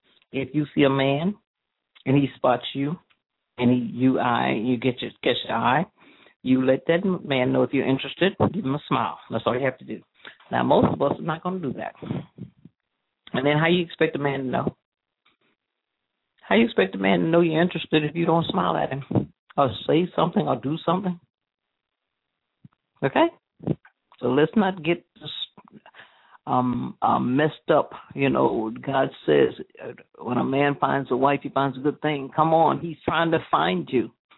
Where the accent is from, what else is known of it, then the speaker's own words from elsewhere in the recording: South Carolina, United States; Because I'm from South Carolina, it's dark, dark, dark.